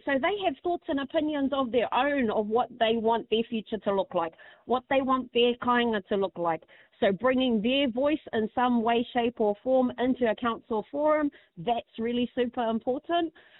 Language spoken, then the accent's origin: English; Gisborne, New Zealand; when I was a tamaiti growing up in Turanganui a Kiwa